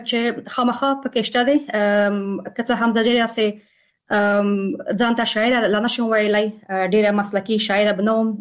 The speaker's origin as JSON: {"language": "Pashto", "country": "Afghanistan", "also_born_or_lived": "Peshawar, Pakistan", "moved": "yes", "said": "زه د وطن نه کډواله شوم د لکونو او میلیونونو نورو افغانانو په څیر باندې او کله چې زه اروپا ته کډواله شوم"}